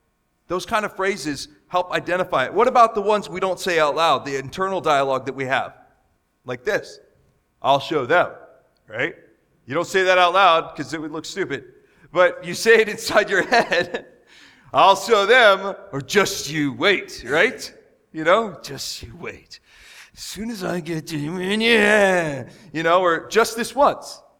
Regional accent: United States; And many of us would say that this morning because I'm American, right? I live in a free country.

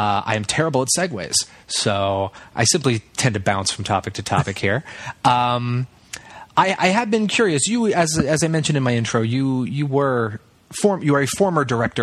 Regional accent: Bermuda; originally I did go to college in Pennsylvania, but I am from Bermuda.

